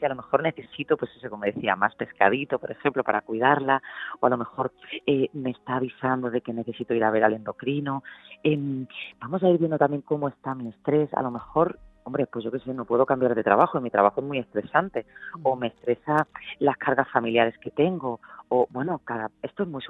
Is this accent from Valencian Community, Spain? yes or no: no; Málaga, Andalusia, Spain; now in Barcelona, Spain; yo soy andaluza, soy malagueña